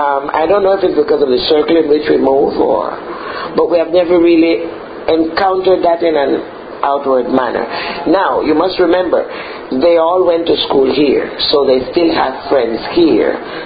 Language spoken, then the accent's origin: English; Panama; English is a second language; They would generally say, where are you from? I'm from Panama. Panama? Some of them have never heard of it, whatever.